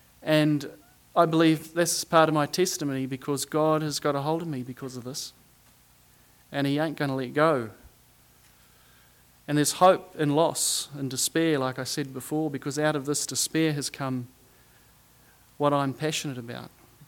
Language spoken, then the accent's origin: English; Papua New Guinea; born there; I was born in Papua New Guinea in a mission station called Angugunak.